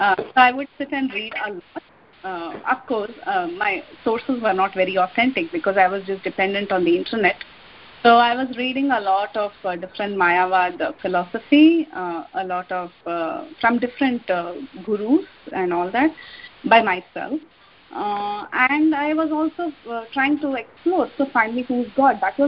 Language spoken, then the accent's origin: English; India; English is a second language; moved away as an adult; now in United States; I came from India after marriage.